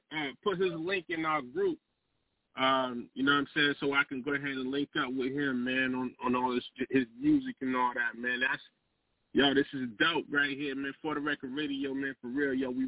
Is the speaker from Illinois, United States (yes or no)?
no; Rochester, New York, United States; I'm from Rochester, man. I'm from Rochester, New York, man, which is an hour west of Buffalo